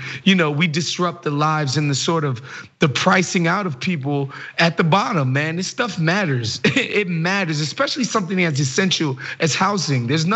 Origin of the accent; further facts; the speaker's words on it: New York, United States; As a New Yorker, I'm very acutely aware of this problem and phenomenon